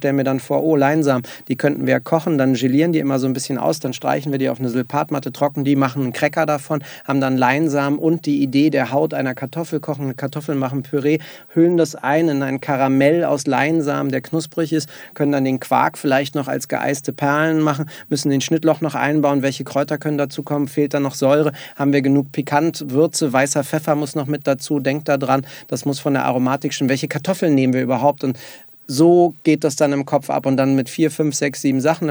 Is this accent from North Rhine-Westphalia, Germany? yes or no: no; Berlin, Germany; Ich bin Berliner.